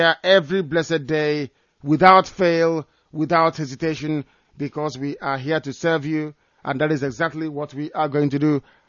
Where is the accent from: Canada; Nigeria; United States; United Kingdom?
Nigeria; Niger Delta; I'm from South. We from Niger Delta.